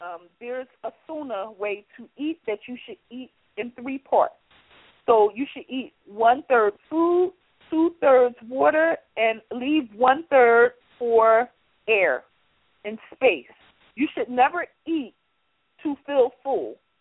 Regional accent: Philadelphia, Pennsylvania, United States; Now, when I was younger, growing up in Philadelphia, we had something called the fish man and the vegetable man.

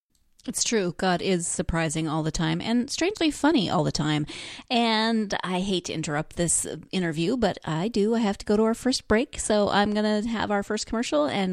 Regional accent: Montana, United States; it sounds very much like my hometown in Montana, you know, 1,000 people.

